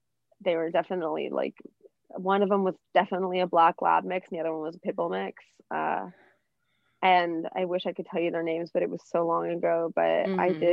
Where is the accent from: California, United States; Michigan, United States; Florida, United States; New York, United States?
Florida, United States; I was born in Florida, so I was living all around Florida.